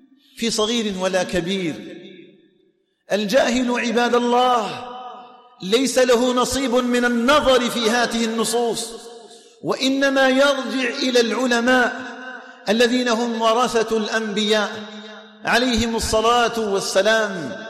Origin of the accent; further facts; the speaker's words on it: Algeria; أن يجعل بلدنا الجزائر آمنا مطمئنا